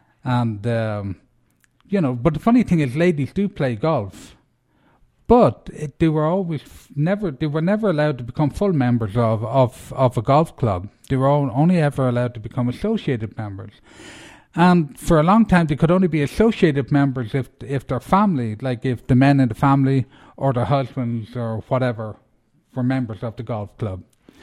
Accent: Ireland; Even though I'm Irish

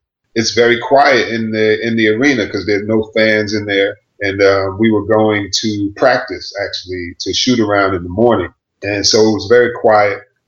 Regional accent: Brooklyn, New York, United States; So, you know, growing up in Brooklyn, that whole Brooklyn USA foundation of, you know, the first teams that I ever played on

